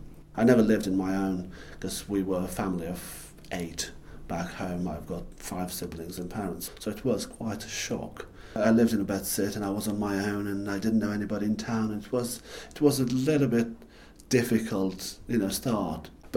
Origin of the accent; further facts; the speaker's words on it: Kosovo; English is a second language; also born or lived in Derbyshire; now in United Kingdom; I'm a refugee from Kosovo. I came to the UK in April 1999.